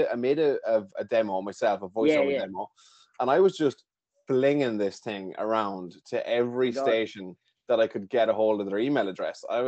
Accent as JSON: {"language": "English", "town": "Tullamore", "region": "Leinster", "country": "Ireland", "said": "I'm from Tullamore, and I would have grown up listening to, I grew up fighting with my parents in the car to put on iRadio."}